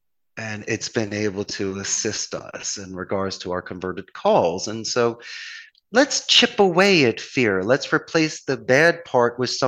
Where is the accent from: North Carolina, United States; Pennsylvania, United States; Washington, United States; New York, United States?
Pennsylvania, United States; Philadelphia; And even because you're Canadian and I'm from Philly, even let you skin your knee every now and again.